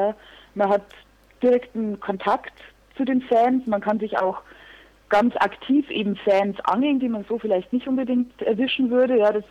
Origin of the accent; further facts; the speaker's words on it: Regensburg, Bavaria, Germany; Und wir sind alle aus dem Raum Regensburg.